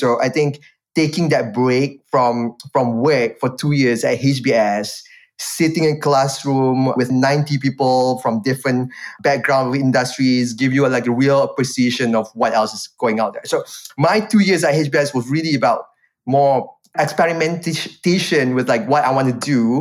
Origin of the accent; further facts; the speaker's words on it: Perlis, Malaysia; I grew up in Malaysia. I was born in like the smallest state in Malaysia, in a fishing village.